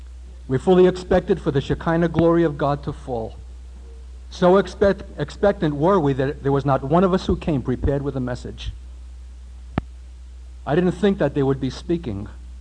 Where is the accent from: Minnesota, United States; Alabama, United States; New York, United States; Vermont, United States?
New York, United States; New York City; though I am a New Yorker, though my formative years were spent here, though I know its streets and its atmosphere and its spirit well